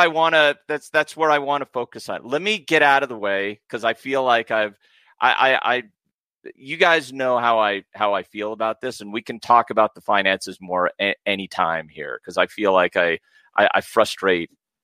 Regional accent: United States; again, I'm an American, so I know it sounds crazy for me to say that.

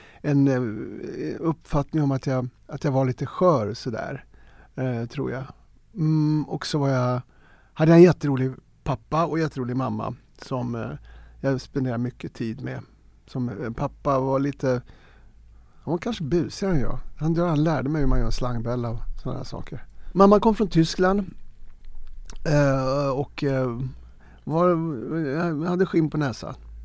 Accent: Farsta, Stockholm County, Sweden; Jag är uppvuxen i Farsta, en ABC-förort. Arbete bostadscentrum som var helt jul att växa upp i, tyckte jag.

